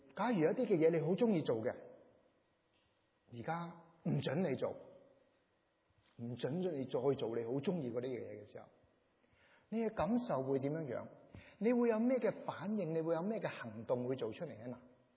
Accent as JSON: {"language": "Cantonese", "country": "China", "said": "我諗我哋中國人都好實際咯"}